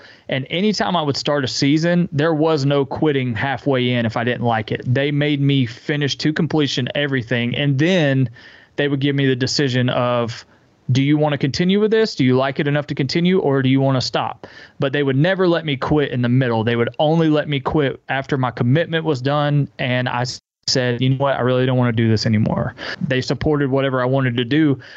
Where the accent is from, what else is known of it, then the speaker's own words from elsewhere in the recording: Spartanburg, South Carolina, United States; also born or lived in Hilton Head Island / Beaufort; I was born in Hilton Head Island, and we lived in Beaufort for a while. And then dad's job moved us to the upstate in Spartanburg when I was like six, I think.